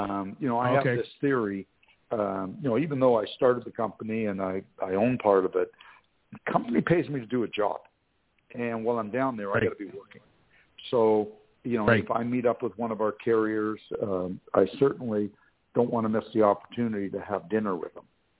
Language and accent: English; Canada; And as soon as I said I was from Canada and I said, we have trucks, she said, give me your card.